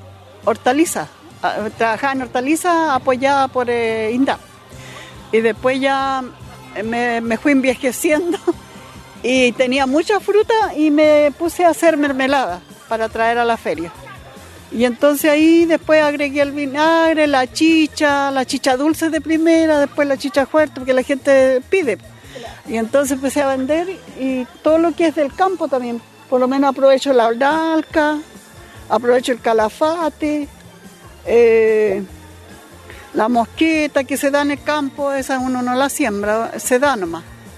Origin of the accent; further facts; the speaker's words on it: Caunahue Alto, Los Ríos, Chile; Yo soy de Caunahue Alto, alrededor de Futrono, camino a Yifén.